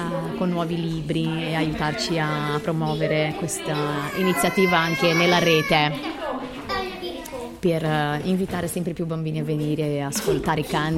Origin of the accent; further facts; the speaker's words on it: Brazil; Italian is a second language; moved away as an adult; now in Milan, Italy; sono brasiliana, abito in Italia dal 2006 e a Milano da 5 anni, 6 anni.